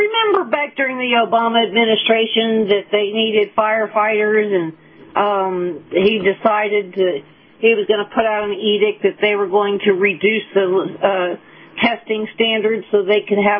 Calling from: St. Petersburg, Florida, United States; from St. Petersburg.

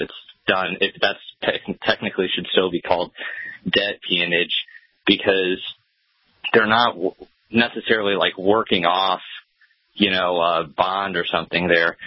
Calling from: Nebraska, United States; from Nebraska.

